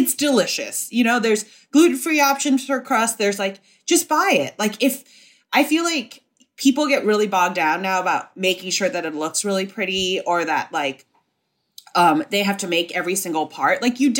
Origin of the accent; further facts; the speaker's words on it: Hong Kong; now in New York, United States; And for me, growing up in Hong Kong, I would eat a similar thing